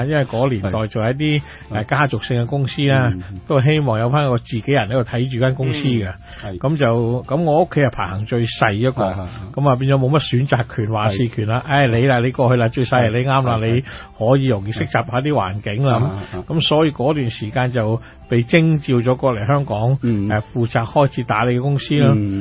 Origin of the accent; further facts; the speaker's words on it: Macau; 我自己咧系一个土生土长嘅澳门人嚟嘅。